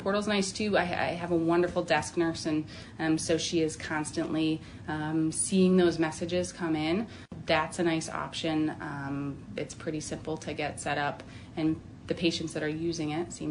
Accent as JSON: {"language": "English", "town": "Hitchcock", "region": "South Dakota", "country": "United States", "tie": "born or raised there", "said": "So I grew up close to Huron in Hitchcock, and so this is my hometown, I would say."}